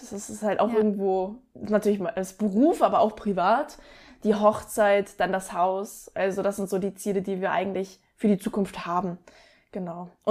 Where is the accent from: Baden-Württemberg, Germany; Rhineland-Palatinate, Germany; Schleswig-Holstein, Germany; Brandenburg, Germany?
Schleswig-Holstein, Germany; Lübeck; now in Hamburg, Germany; Richtung Lübeck, wo auch meine Heimat natürlich ist.